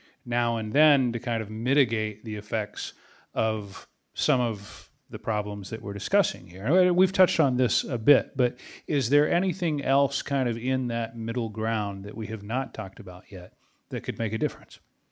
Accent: United States; I don't analyze U.S. politics for a living, but I am American.

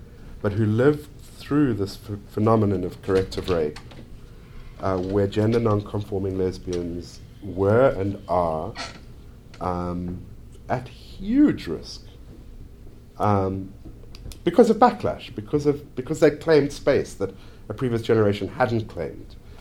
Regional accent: Johannesburg, Gauteng, South Africa; Lost and Found in Johannesburg, which is a memoiry book which deals with race and sexuality and my hometown.

